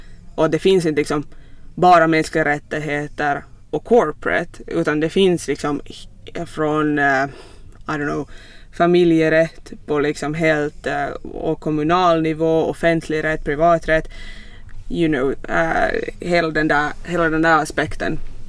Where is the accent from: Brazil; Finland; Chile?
Finland; Kirkkonummi, Uusimaa; moved away as an adult; now in Stockholm, Sweden; Jag är från Kyrkslet, en kommun nära Helsingfors.